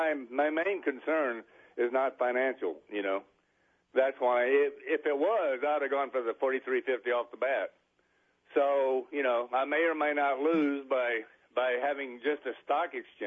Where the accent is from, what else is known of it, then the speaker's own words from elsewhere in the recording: New Mexico, United States; I'm from New Mexico